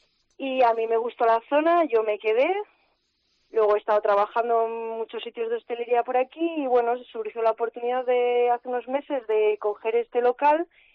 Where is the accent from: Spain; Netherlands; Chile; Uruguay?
Spain; Andalusia; Pues yo llevaba en Córdoba viviendo 7 años, soy de un pueblo de la sierra